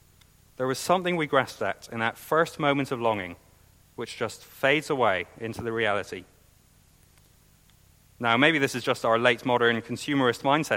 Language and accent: English; Scotland, United Kingdom; Now, maybe I'm just being pessimistic, being a Scot.